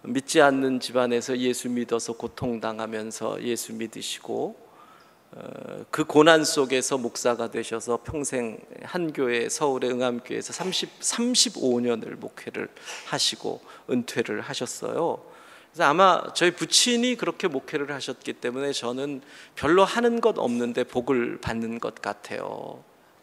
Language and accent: Korean; Gigye, North Gyeongsang, South Korea; 저희 외가가 포항입니다. 저희 외가가 포항이고, 저는 기계, 영일 기계 화봉이 제 고향입니다. 저희 부친은 감포가 고향이죠. 그럼 저도 대충 포항 것이지요?